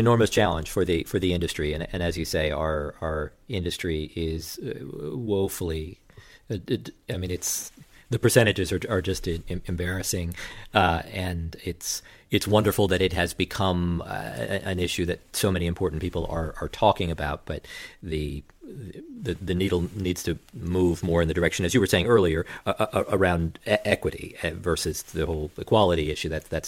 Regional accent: New York, United States; I'm a New Yorker

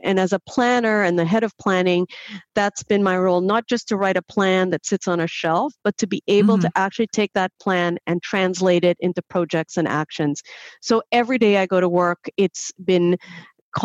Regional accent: Trinidad & Tobago; I grew up in Trinidad in a matriarchal society. I was raised by very strong women, my mother, my grandmother

